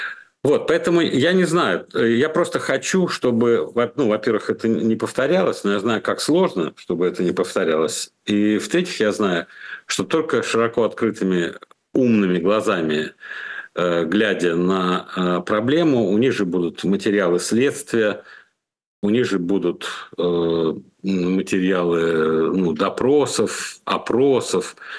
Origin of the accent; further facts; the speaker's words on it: Dagestan, Russia; Я выходец с Кавказа. У нас есть кавказские традиции, у нас есть все и все вот это. Потом. Я мусульманин, я дагестанец, я кавказец, я россиянин.